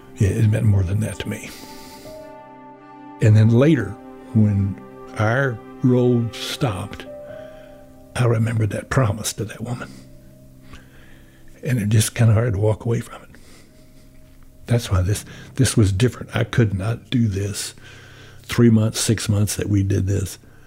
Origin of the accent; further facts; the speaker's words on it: Southern United States, United States; I had made a pledge, and I'm from the South. We touch and hug a lot of people, and I'm a hugger.